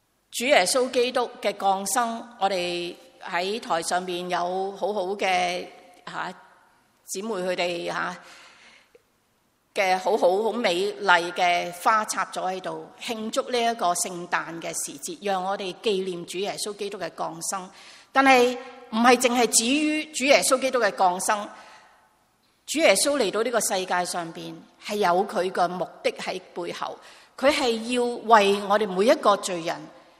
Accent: China; 如果以我们中国人的习俗来讲，

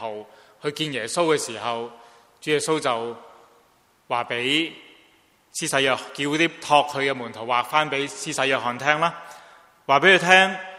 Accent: Guangdong, China; 就好像我们广东人俗语所说

